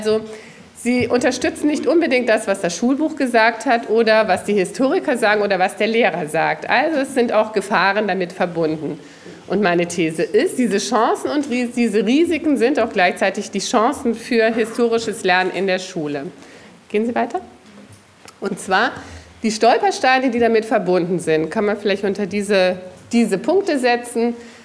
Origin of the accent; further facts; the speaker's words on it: Baden-Württemberg, Germany; In Baden-Württemberg, wo ich herkomme, wo ich unterrichtet habe